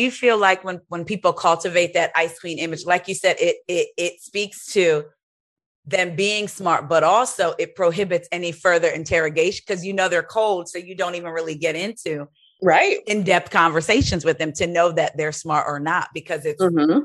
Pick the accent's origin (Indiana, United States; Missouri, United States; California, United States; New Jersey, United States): New Jersey, United States; we're from Jersey, but it was like South Jersey, right?